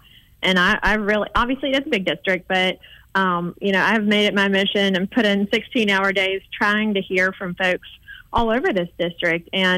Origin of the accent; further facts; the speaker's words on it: Beatrice, Alabama, United States; I grew up in Beatrix, Alabama. Both of my parents were rural health care providers.